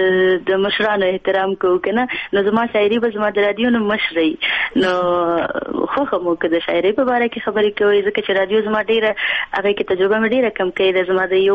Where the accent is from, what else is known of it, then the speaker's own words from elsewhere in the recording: Afghanistan; now in Norway; مرګونی حالت په افغانستان کې و هغې کې زما ډېر هغه ابتدایي ورکوټوالی و